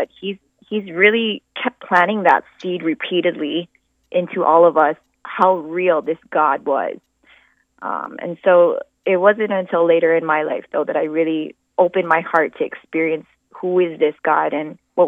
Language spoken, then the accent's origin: English; Mililani, Hawaii, United States; Right here in Hawaii, in Mililani.